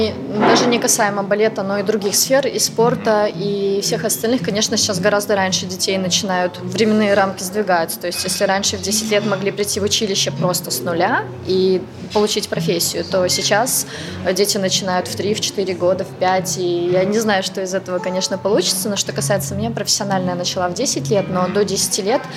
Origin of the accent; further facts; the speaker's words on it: Nizhny Novgorod, Nizhny Novgorod Oblast, Russia; moved away as an adult; also born or lived in Kazakhstan; now in Minsk, Belarus; и я живу здесь 11-й год, и для меня этот город очень родным стал. То есть я родилась в Казахстане, выросла в Нижнем Новгороде, а свою осознанную жизнь самую, то есть я провела в Минске.